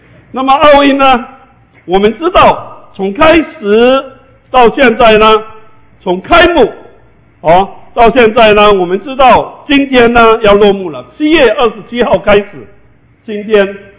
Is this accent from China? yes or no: no; Kinmen, Fujian, Taiwan; 从我们祖国呢，从我们家乡金门